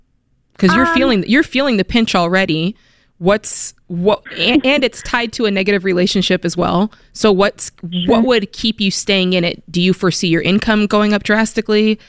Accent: United States; I just feel like we have short memories. As American people, our memory is so short.

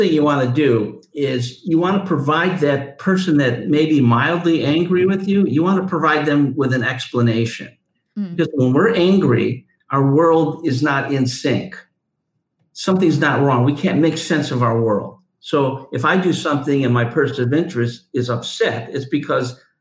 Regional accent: New York, United States; You're from New York. I'm from New York.

